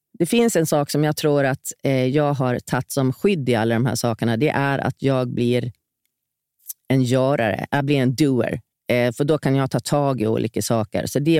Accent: Visby, Gotland, Sweden; Jag växte upp först i Visby och sen så när jag var 9 så flyttade vi ut till landet. Det var egentligen bara en mil ifrån Visby

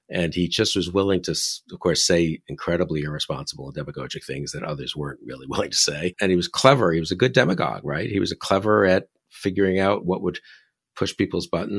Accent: New York City, New York, United States; And also, I'm from New York. New York looked like it was falling apart and going down the tubes

